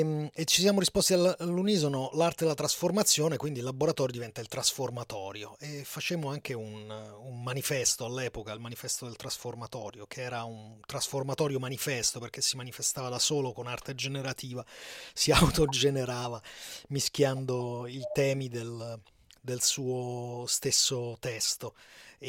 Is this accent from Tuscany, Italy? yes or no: no; Rome, Lazio, Italy; born there; moved away as an adult; in procinto di partire per l'emigrazione da Roma, io sono nato a Roma